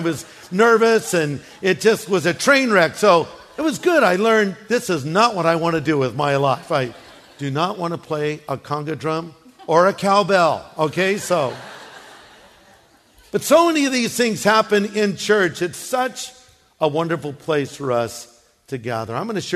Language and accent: English; California, United States; See, because I'm from Orange County. I was born here, raised here.